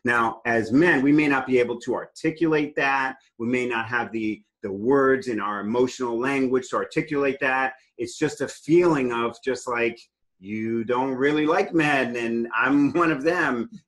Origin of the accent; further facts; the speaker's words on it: New York City, New York, United States; I'm from New York City, grew up on the subways.